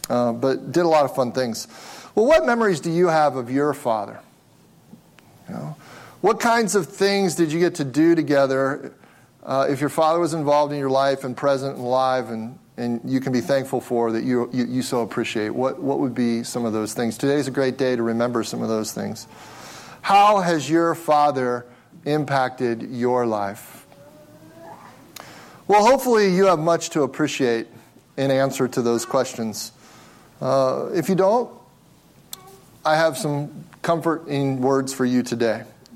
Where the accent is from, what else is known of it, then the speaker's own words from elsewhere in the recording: Cincinnati, Ohio, United States; We grew up in Cincinnati, Ohio, so I often got to go to Cincinnati Reds games, occasionally Cincinnati Bengals games